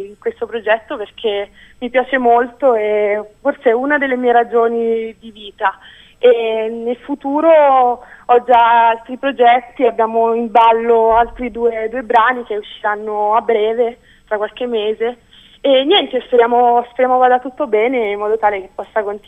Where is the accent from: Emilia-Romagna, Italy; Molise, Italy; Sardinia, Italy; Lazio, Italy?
Molise, Italy; Agnone; io sono di Agnone, in provincia di Isernia, questa cittadina a 800 metri sul livello del mare, e niente, praticamente vivo in un posto in cui fa particolarmente freddo